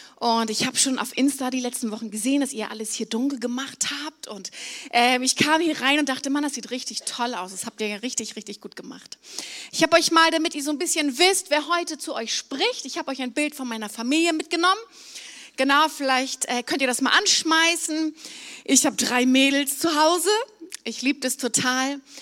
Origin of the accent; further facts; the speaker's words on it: Flensburg, Schleswig-Holstein, Germany; Ich komme aus Flensburg